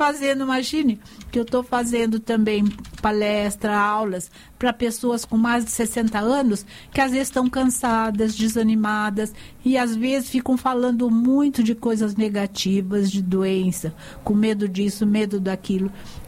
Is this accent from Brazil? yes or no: yes; Piracicaba, São Paulo, Brazil; born there; eu morava em São Paulo, capital, mas a minha mãe estava idosa. Eu fui para Piracicaba, onde eu nasci, interior de São Paulo.